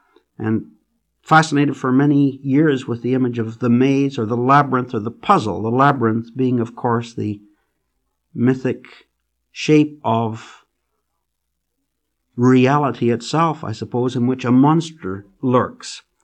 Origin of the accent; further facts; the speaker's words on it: Estevan, Saskatchewan, Canada; I wrote about my hometown, Estevan, Saskatchewan, and tried to see this small town